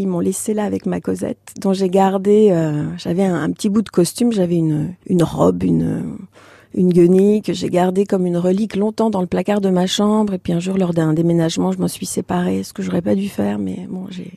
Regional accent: Guyancourt, Île-de-France, France; also born or lived in Versailles; je suis née à Versailles, mais j'ai grandi à Guyancourt, dans une petite ville à 10 minutes de Versailles. Et plus précisément dans un petit village qui s'appelle Bouvier, un petit hameau que je salue, un petit hameau sans commerce

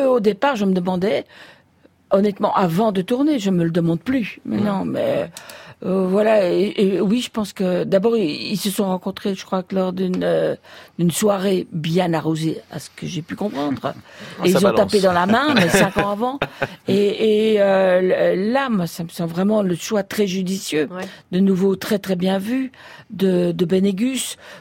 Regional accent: Belgium; comme on dit chez nous en Belgique.

